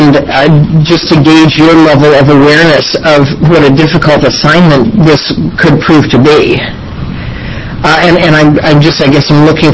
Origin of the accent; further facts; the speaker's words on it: Redmond, Oregon, United States; I'm from Redmond, and so I know Central Oregon well